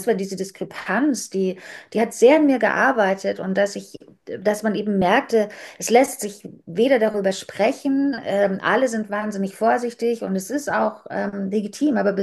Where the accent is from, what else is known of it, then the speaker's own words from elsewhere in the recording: Germany; weil ich eben als Deutsche